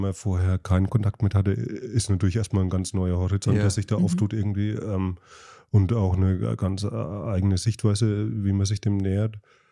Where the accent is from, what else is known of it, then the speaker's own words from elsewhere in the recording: Bavaria, Germany; ist mir als Franke nicht so gewöhnt